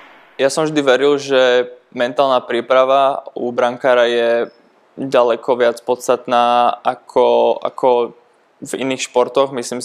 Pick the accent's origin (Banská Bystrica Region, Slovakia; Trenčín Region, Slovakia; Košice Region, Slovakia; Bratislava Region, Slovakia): Bratislava Region, Slovakia; Bratislava; moved away as an adult; now in Brno, Czech Republic; pretože som z Bratislavy, čo je iba hodinu cesty domov